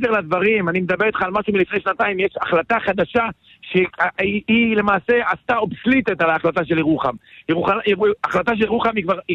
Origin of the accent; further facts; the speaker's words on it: Tiberias, Northern District, Israel; born there; אני נולדתי בשכון אחווה, בטבריה.